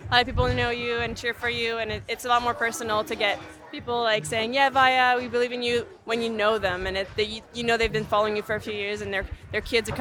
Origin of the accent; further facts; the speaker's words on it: Quebec, Canada; I grew up in Quebec, my family is there